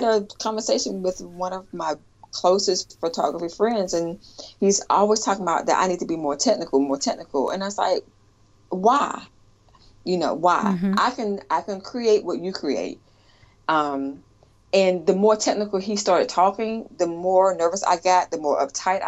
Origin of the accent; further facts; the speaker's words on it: North Carolina, United States; I'm from North Carolina, so I've had going back and forth home all in the last 2.5 months